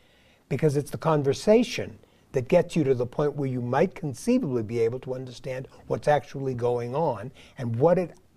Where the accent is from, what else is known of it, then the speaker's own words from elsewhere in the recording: Reno, Nevada, United States; He's from Las Vegas. I'm from Reno. There's a difference.